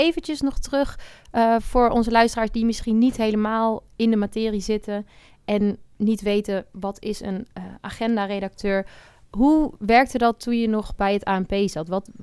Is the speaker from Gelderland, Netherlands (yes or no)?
yes; Gelderland, Netherlands; Ik kom inderdaad uit de Achterhoek.